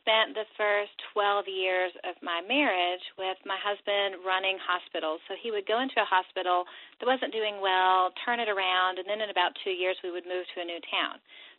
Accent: Tennessee, United States; we are back in my home state of Tennessee. We are raising our kids here. We're not moving again.

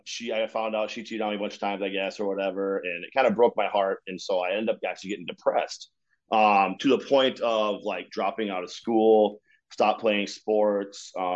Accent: Duluth, Minnesota, United States; also born or lived in Texas / Rapid City, South Dakota; As we grew up here in Duluth, because my stepdad's parents were here, we moved out here actually from South Dakota Rapid City when I was seven. So I've been here since I was like 7 years old. Like I said, originally from Texas.

